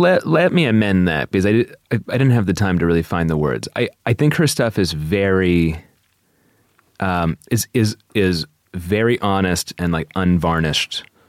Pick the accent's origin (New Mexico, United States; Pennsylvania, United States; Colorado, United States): New Mexico, United States; Santa Fe; When I was an adolescent, I grew up in Santa Fe.